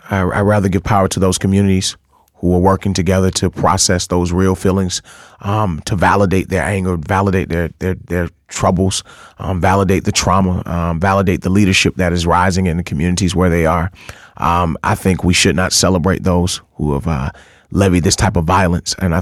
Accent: Atlanta, Georgia, United States; I'm from Atlanta, Georgia, originally.

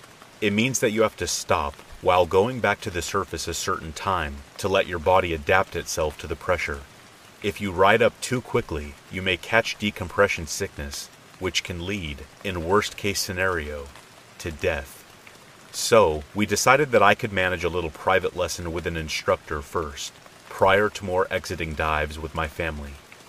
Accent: French Caribbean, France; I'm from the French Caribbean, so it's not unusual to scuba dive during Christmas holidays.

